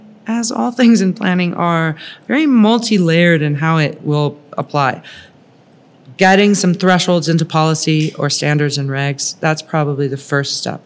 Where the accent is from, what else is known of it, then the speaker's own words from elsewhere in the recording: Memphis, Tennessee, United States; Well, I'll tell you, I'm from Memphis.